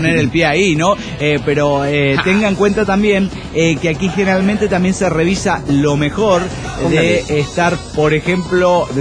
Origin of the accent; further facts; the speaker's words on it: Caracas, Capital District, Venezuela; Soy el guardián del Ávila de Caracas, Venezuela.